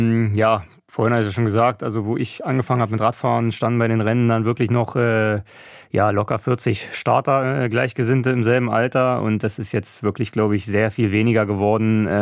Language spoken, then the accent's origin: German; Wandlitz, Brandenburg, Germany; also born or lived in Berlin; now in Freiburg, Germany; Also ich muss sagen, ich bin in Brandenburg aufgewachsen. Das heißt, ich wohne jetzt inzwischen schon länger in Freiburg, als ich damals in Berlin gewohnt habe.